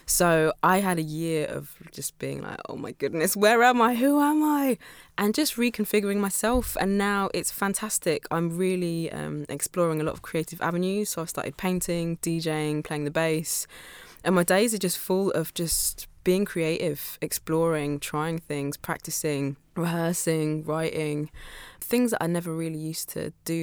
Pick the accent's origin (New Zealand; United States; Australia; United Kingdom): United Kingdom; London; I'm definitely a Londoner, for sure. I've lived in and out of London all my life, but for me, like, this is my home. But now, I think when you live by the seaside, you know, we live right opposite the beach as well.